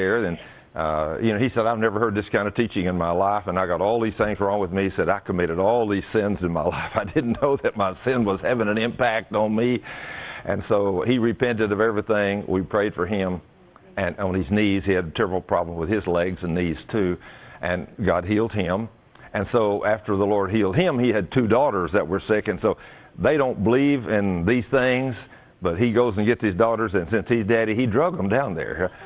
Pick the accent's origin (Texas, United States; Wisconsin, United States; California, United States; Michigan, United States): Texas, United States; I was raised in Texas, and I like warm weather.